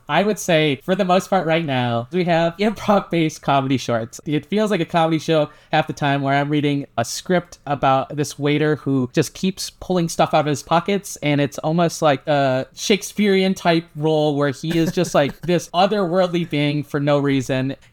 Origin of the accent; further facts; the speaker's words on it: Michigan, United States; I'm from Northern Michigan, so like coming to Grand Valley, you know, I'm not a traditional student.